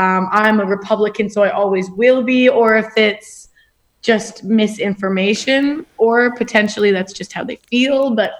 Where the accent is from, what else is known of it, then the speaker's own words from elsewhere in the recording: Kitchener, Ontario, Canada; That was here in Kitchener, my hometown.